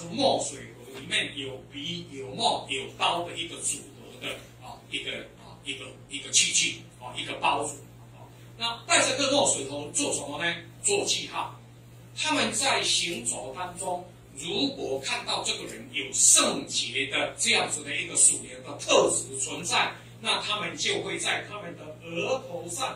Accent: Taiwan; 我们台湾话有一句这么说啊

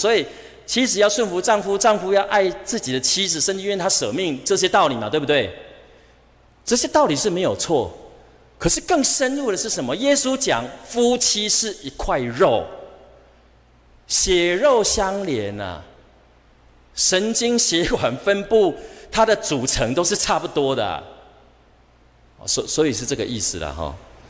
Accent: Taiwan; 我们台湾人的个性啦

